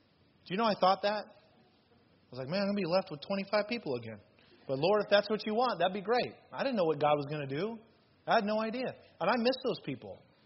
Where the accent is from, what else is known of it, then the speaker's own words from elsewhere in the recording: Las Vegas, Nevada, United States; And every time I said, hey, we're from Las Vegas, they said, why did you move here?